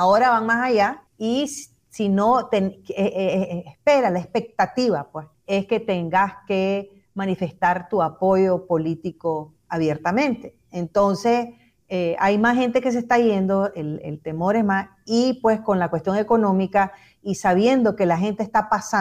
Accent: Nicaragua; si vos sos un nicaragüense asalariado, vos le tenés pánico a eso. Porque solo escuchamos, bueno, yo lo viví

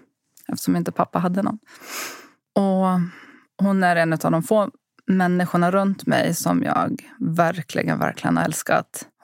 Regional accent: Ludvika, Dalarna County, Sweden; born there; Jag föddes i Ludvika i Dalarna

